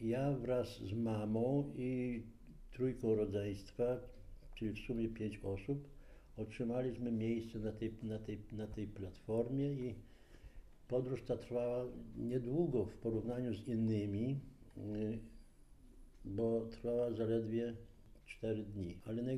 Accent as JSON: {"language": "Polish", "town": "Zolochiv", "region": "Lviv Oblast", "country": "Ukraine", "moved": "yes", "said": "Ja wraz z rodziną w maju 1945 roku wyjechaliśmy ze Złoczowa i po 4 dniach podróży znaleźliśmy się w małej wiosce pod Opolem, to jest Popielów."}